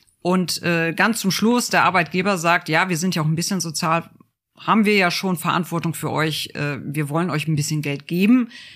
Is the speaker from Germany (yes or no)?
yes; Northern Germany, Germany; born there; ich komme gebürtig aus Norddeutschland und die waren nach dem Krieg englisch besetzt.